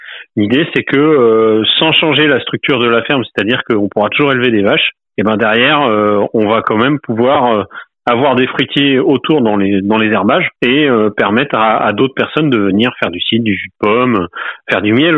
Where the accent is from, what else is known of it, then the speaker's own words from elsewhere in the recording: Normandy, France; nous, on n'est pas de Charente, ma femme est parisienne, moi je suis normand, on est venu là sur le tard, on s'installe à plus de 30 ans